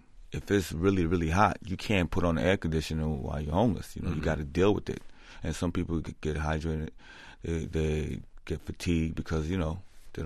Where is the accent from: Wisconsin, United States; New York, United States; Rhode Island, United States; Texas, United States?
New York, United States; I grew up in New York.